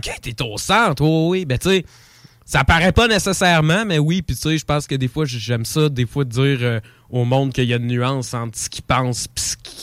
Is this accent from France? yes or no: no; Lévis, Quebec, Canada; J'habite à Lévis depuis que je suis petit. Je suis né à Lévis. J'ai fait mes premières conneries à Lévis.